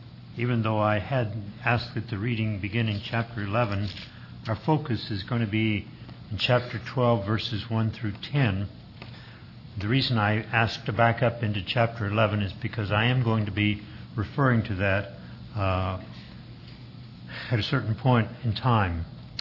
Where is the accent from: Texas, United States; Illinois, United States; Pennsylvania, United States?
Texas, United States; When I was growing up in East Texas as a child in the 1930s, years of depression